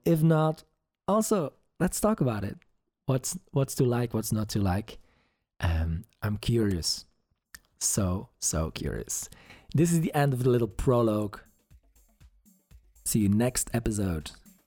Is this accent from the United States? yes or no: no; Belgium; English is a second language; I'm from Belgium. English is not my native tongue, as you might hear.